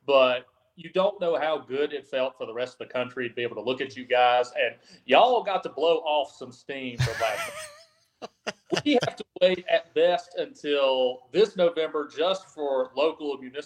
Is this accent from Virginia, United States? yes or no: no; North Carolina, United States; Yeah, still in my home state of North Carolina, here in the foothills of the Blue Ridge Mountains.